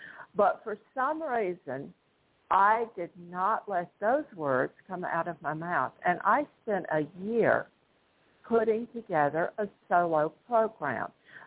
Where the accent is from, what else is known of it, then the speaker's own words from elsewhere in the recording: Tupelo, Mississippi, United States; So the community theater in my hometown of Tupelo, Mississippi, applied for and received a grant and invited me to come there and direct a musical.